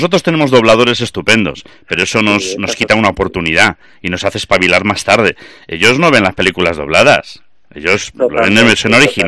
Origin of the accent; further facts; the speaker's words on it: Salamanca, Castile and León, Spain; Yo me crié en Salamanca.